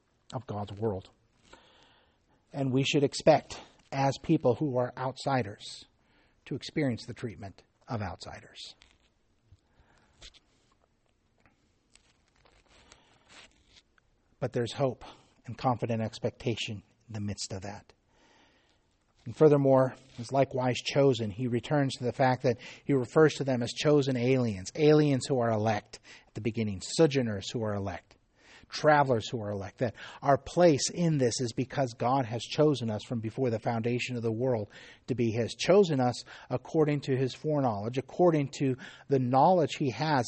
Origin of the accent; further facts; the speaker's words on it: Texas, United States; I come from Texas where if you are driving around out in the country and you don't at least raise your finger to the passing car, you've committed a cardinal offense